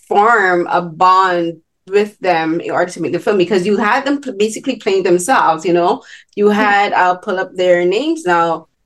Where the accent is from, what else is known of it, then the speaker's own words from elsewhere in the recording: Barbados; now in Toronto, Canada; I'm an immigrant. I'm from Barbados. I talk about this a lot, but I can't ignore it because it's just part of my identity. I'm Barbadian and I've been living in Toronto since 2009 with my twin sister.